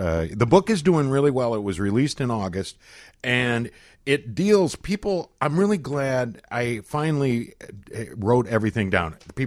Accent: Michigan, United States; Everything from I grew up in just outside Detroit

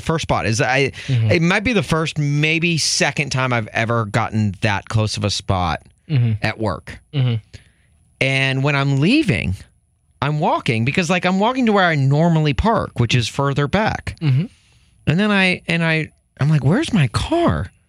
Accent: Chicago, Illinois, United States; I actually like the trains. Am I allowed to admit that as a Chicagoan?

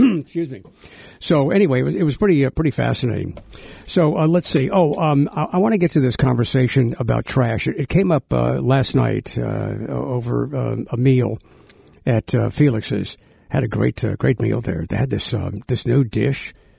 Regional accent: Metairie, Louisiana, United States; also born or lived in New Orleans; I was born in New Orleans, and then my parents moved out to Metairie because it was more affordable.

